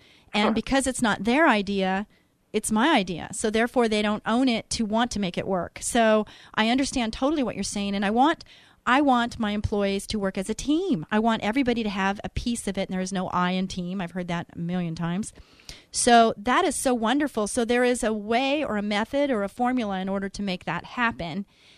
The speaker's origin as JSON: {"language": "English", "town": "Santa Ana", "region": "California", "country": "United States", "tie": "born there", "said": "I was born in Santa Ana too, by the way."}